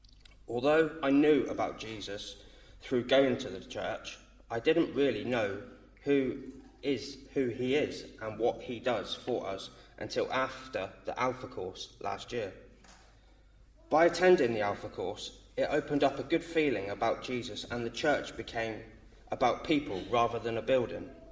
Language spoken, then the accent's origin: English; Torbay, South West England, United Kingdom; born there; I will be 34 next month. I was born in 1990 in Torbay.